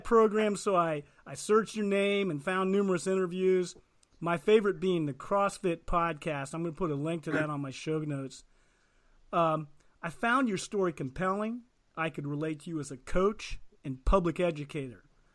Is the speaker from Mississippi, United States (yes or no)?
no; Ohio, United States; I grew up in Eastern Ohio, and our television station was Akron Canton, big Catholic area.